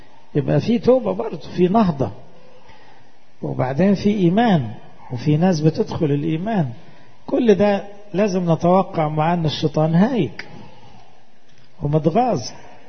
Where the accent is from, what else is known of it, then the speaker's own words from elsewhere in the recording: Egypt; احنا كمصريين عندنا عيب وحش ان احنا نعمم